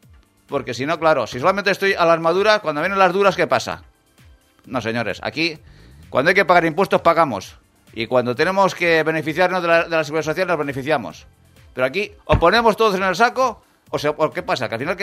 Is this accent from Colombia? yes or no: no; Spain; estoy hablando como español, como persona cívica de este santo país